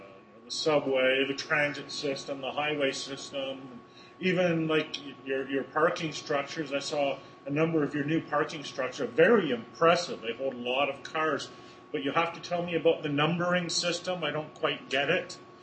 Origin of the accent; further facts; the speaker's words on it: Ontario, Canada; also born or lived in Montreal; When I was a kid, I grew up in a small town in eastern Ontario. I was born in Montreal, and I'm born and bred a Montreal Expos fan.